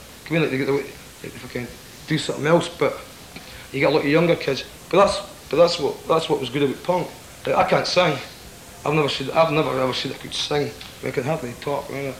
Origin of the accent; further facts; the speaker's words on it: Scotland, United Kingdom; because in the UK, we come from Scotland.